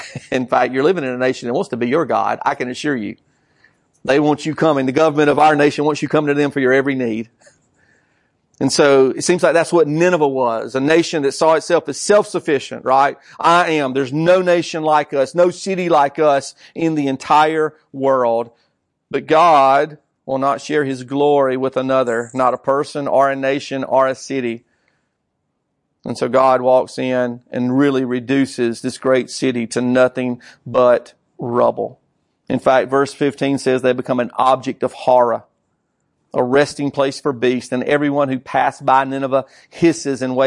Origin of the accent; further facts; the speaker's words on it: United States; I can't relate to that as an American, right?